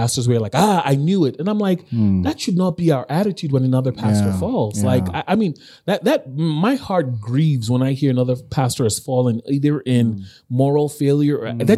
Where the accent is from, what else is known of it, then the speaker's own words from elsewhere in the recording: United States; now in Nigeria; growing up in the United States, in ministry there, I often heard pastors talk about prayer as a conversation